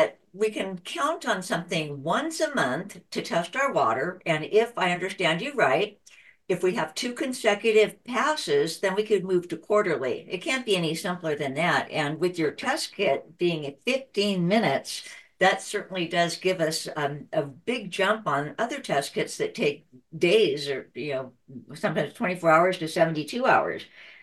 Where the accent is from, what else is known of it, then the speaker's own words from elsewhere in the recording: California, United States; right here in California, my home state